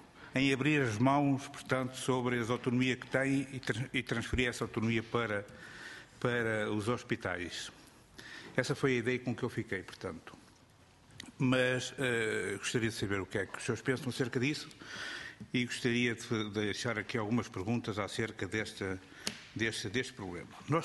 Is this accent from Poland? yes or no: no; Leiria, Portugal; Eu sou de Leiria, portanto, peço desculpa por não conhecer as outras pessoas.